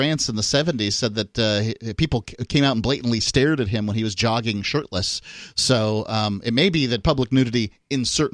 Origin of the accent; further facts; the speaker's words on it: Florida, United States; I'm from Florida, and I would always mow